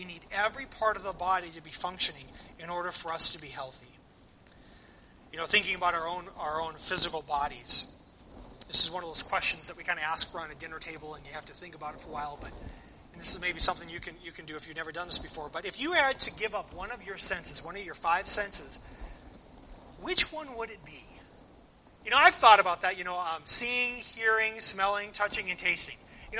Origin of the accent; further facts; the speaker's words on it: Spokane, Washington, United States; And so my youth group growing up in Spokane, we went ice blocking.